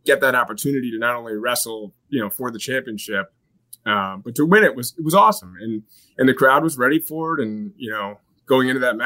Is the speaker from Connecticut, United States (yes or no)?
yes; Danbury, Connecticut, United States; I grew up in the Danbury area.